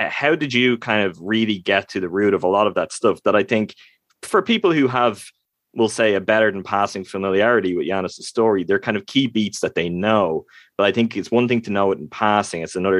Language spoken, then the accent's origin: English; Ireland; I'm from Ireland, so I'm a European.